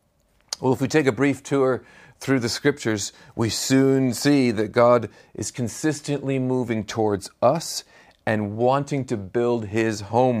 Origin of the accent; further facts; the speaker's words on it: United States; moved away as an adult; Many of you will know I grew up in the United States and then came here as a young man and have spent the last 20-odd years building home here.